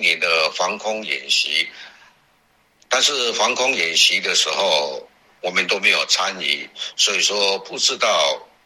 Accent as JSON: {"language": "Chinese", "town": "Hsinchu", "region": "Hsinchu City", "country": "Taiwan", "said": "目前在台湾新竹从事炸酱面店的工作。"}